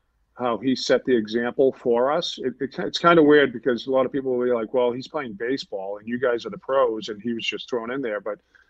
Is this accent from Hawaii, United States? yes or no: no; Boston, Massachusetts, United States; I'm from Boston, so I'm all about the Celtics